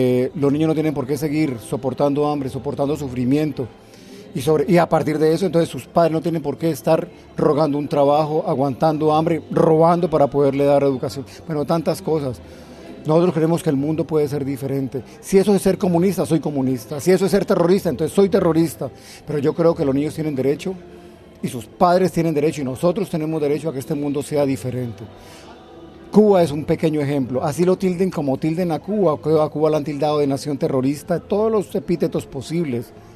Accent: Colombia; yo lo sé, como colombiano que soy, como latinoamericano que soy

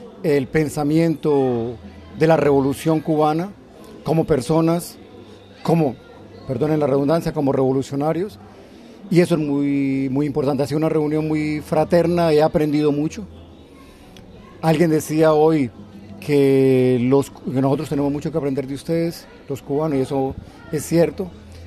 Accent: Colombia; yo lo sé, como colombiano que soy, como latinoamericano que soy

